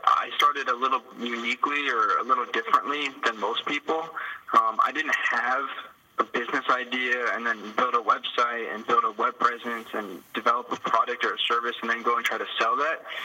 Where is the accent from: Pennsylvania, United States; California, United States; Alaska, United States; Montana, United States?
California, United States; Los Angeles; now in Tel Aviv, Israel; I'm originally from Los Angeles, born and raised, and studied journalism at San Diego State University. But right now I'm actually in Tel Aviv.